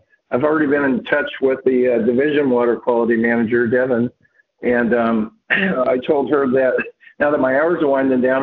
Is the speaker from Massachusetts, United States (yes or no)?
no; Vancouver, Washington, United States; And I grew up in Vancouver District from first grade through ninth grade. So I'm well versed in the local schools.